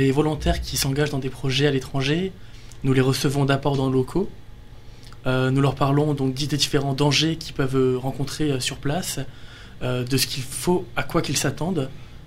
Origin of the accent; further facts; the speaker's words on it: France; je suis français